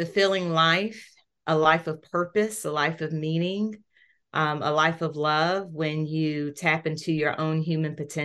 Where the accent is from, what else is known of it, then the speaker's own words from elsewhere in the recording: Columbia, South Carolina, United States; I'm actually originally from Columbia, South Carolina, born and raised there. And when I graduated from high school, I actually wanted to get as far away from home as I possibly could.